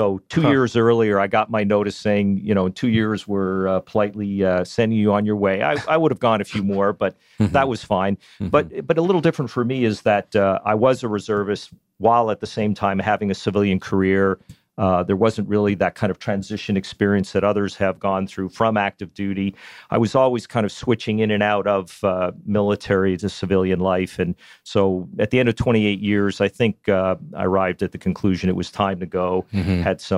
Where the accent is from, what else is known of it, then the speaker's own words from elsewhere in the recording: Canada; moved away as an adult; now in United States; I was born in the States, but raised in Canada and, finally, at age 23, I walked in a recruiting office